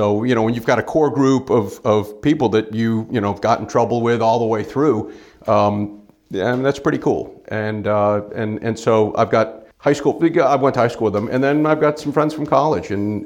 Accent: Sandy Springs, Georgia, United States; I grew up here in Atlanta, Sandy Springs.

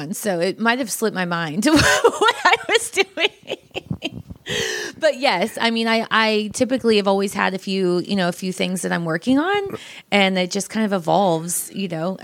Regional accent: Orlando, Florida, United States; moved away as an adult; I grew up in Orlando, Florida.

